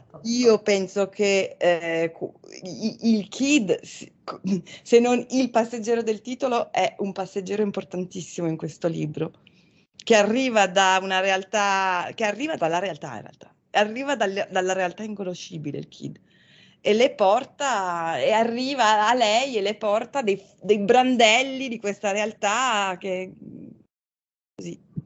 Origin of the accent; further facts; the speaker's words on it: Switzerland; perché io in realtà sono svizzera d'origine, quindi a un festival di letteratura qua in Svizzera italiana